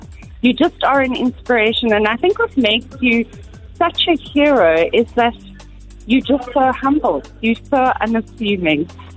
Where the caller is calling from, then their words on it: Johannesburg, Gauteng, South Africa; I'm calling from Johannesburg.